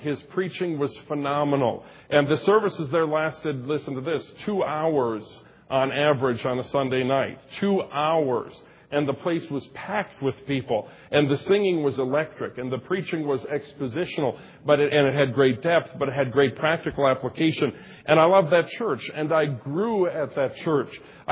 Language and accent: English; Minnesota, United States; I was from Minnesota, but I wanted to try something different.